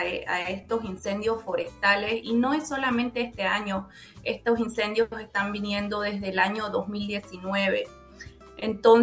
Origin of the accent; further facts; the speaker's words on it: Santa Cruz, Bolivia; now in Ireland; nosotros no podemos ser indiferentes como residentes cruceños en Irlanda